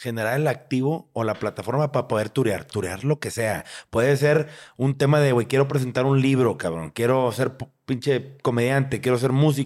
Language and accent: Spanish; Mexico; Soy de México.